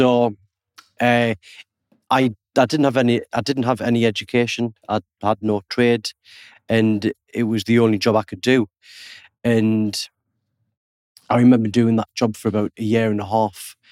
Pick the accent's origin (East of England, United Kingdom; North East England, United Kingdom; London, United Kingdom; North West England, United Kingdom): North East England, United Kingdom; Consett; But yeah, no, from Consett, County Durham. Had a fantastic upbringing. I grew up with my grandma and my mum brought me up.